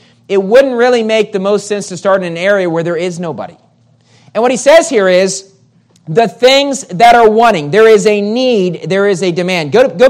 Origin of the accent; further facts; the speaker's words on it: West Virginia, United States; now in Manila, Philippines; I mean, I grew up in West Virginia. Living in Metro Manila is not the first thing of places I would choose to live. It's very different than West Virginia, right?